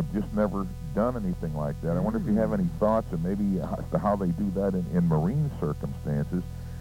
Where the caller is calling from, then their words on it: Van Alstyne, Texas, United States; down in Van Alstine, Texas